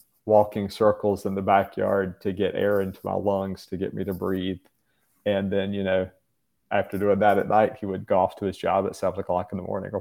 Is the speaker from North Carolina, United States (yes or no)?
yes; North Carolina, United States; I grew up in Eastern North Carolina, rural Eastern North Carolina, where my family has been for probably at least about 300 years.